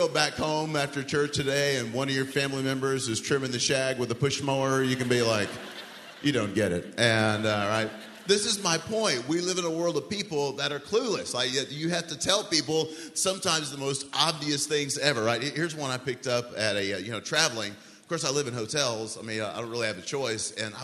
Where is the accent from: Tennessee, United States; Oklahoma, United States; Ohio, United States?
Oklahoma, United States; I'm from Oklahoma, maybe that's it, you know.